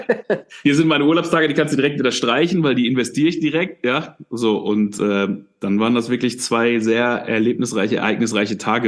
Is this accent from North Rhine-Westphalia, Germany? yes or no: yes; Dinslaken, North Rhine-Westphalia, Germany; born or raised there; also born or lived in Mülheim an der Ruhr